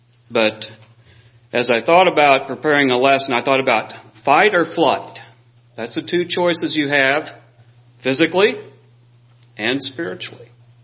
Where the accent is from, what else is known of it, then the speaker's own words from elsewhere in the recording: the South, United States; I grew up in the South, and I could care less about the color of a person's skin.